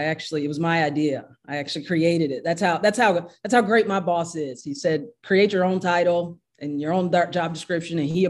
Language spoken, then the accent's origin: English; High Point, North Carolina, United States; got a scholarship to play right near my hometown of High Point, North Carolina.